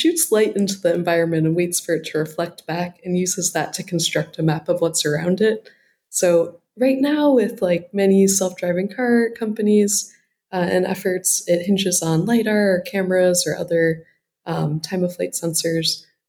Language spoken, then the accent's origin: English; Ohio, United States; So I'm originally from Appalachia, like the southern part of Ohio. That's Appalachian.